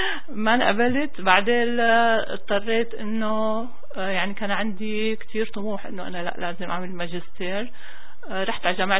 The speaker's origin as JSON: {"language": "Arabic", "town": "Damascus", "region": "Damascus Governorate", "country": "Syria", "tie": "born or raised there", "also_born_or_lived": "Homs", "moved": "as an adult", "lives_now": "Riyadh, Saudi Arabia", "said": "أنا من مواليد حمص، أصلي من حما، ربيت بالشام، درست بالرياض، خلصت يعني انتقلت على الرياض بال 2001، خلصت دراستي الجامعية حاصلة على بكالوريوس بعلوم المختبرات الطبية من جامعة الملك سعود، واشتغلت بالرياض"}